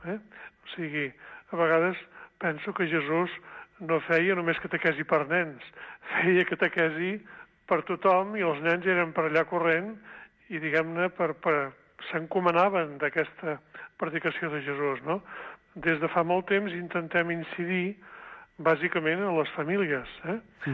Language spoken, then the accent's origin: Catalan; Olot, Catalonia, Spain; born there; now in Figueres, Spain; Jo sóc fill del bisbat de Girona, però nascut a Olot i he passat diversos nomenaments i ara estic a Figueres